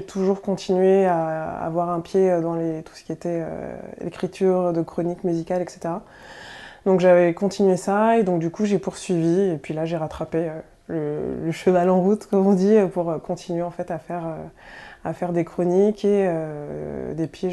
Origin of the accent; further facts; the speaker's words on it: Île-de-France, France; je suis née à Paris et je viens du Val d'Oise.